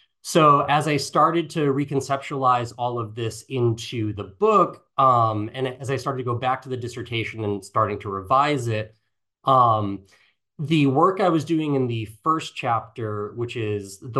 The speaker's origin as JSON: {"language": "English", "region": "Massachusetts", "country": "United States", "tie": "born or raised there"}